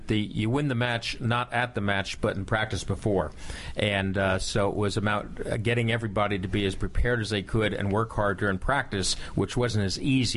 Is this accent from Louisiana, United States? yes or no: no; New Jersey, United States; Originally from New Jersey, just outside New York City.